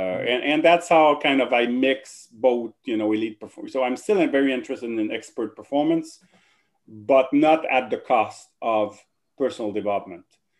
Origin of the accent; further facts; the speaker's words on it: Drummondville, Quebec, Canada; accent: French-Canadian; English is a second language; So I grew up in Quebec, as you probably noticed the French-Canadian accent right now. Drummondville, so between Montreal and Quebec City.